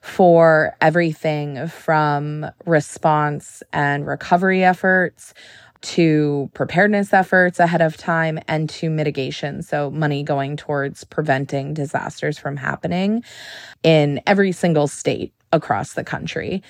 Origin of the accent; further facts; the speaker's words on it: Maine, United States; I'm from Maine, for example, and we do not get disasters very frequently.